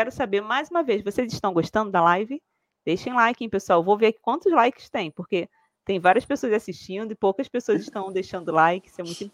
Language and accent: Portuguese; Rio de Janeiro, Brazil; eu morava numa comunidade do Rio de Janeiro. Eu vim lá de Barros Filho, para quem é do Rio de Janeiro sabe que é uma comunidade que tem lá que é bem perigosa assim.